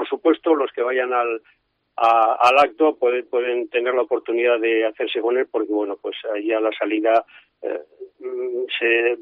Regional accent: Castile and León, Spain; como buen leonés, pues he querido hacer, que es el pan. Yo soy de una generación en que el pan era algo sagrado, era el alimento por antonomasia, y sobre todo el pan de León, que es extraordinario.

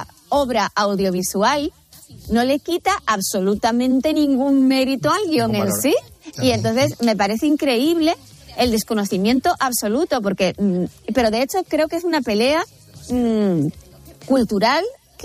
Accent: Tenerife, Canary Islands, Spain; Hemos rodado la mitad de la película en mi tierra, en Tenerife

